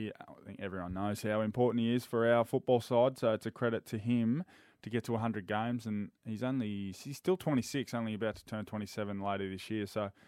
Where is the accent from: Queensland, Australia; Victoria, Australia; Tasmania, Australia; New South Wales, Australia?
Victoria, Australia; Swan Hill; He's from Swan Hill. I'm from Swan Hill.